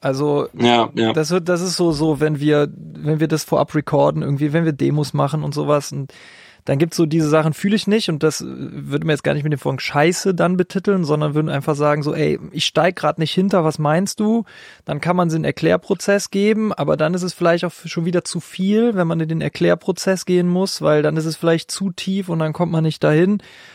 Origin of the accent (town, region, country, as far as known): Aachen, North Rhine-Westphalia, Germany